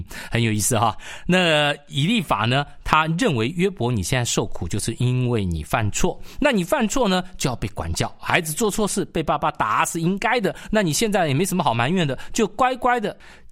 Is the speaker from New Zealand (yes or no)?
no; China; 当然我们中国人讲的是长命百岁嘛